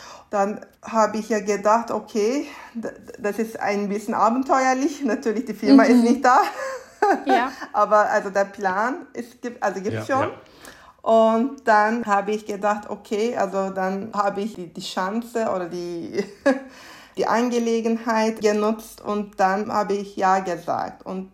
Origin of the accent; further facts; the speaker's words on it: Istanbul, Turkey; Ich bin ja 36 Jahre alt und ich bin in Istanbul geboren und hier aufgewachsen.